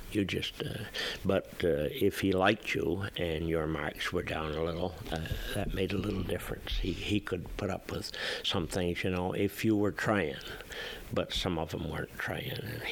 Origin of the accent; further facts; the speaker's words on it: East Warren, Vermont, United States; I was raised up there in East Warren by Blueberry Lake, and my parents didn't have any automobile.